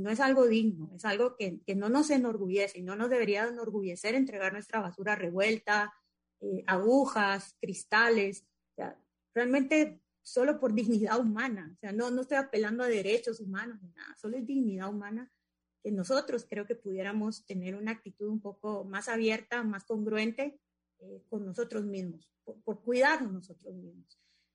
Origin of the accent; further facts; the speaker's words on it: Guatemala; nosotros como guatemaltecos tal vez maduramos